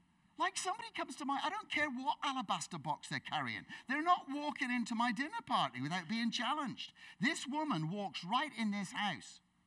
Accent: England, United Kingdom; so, I'm English, yeah. That was us, yeah.

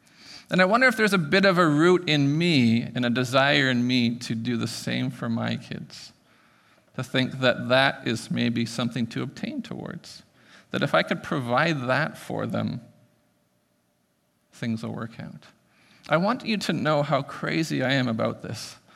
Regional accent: Prince Rupert, British Columbia, Canada; When I grew up in Prince Rupert, my parents worked hard. My dad worked at BC Packers Fish Plant.

